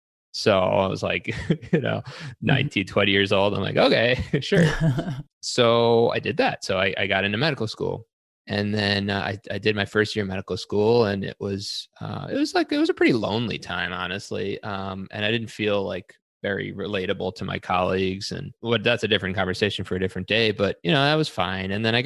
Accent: New York City, New York, United States; But, you know, I grew up quite humbly in New York City, no physicians in my family.

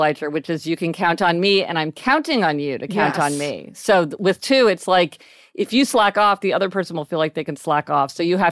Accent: Kansas City, Missouri, United States; Well, we're Midwesterners too.

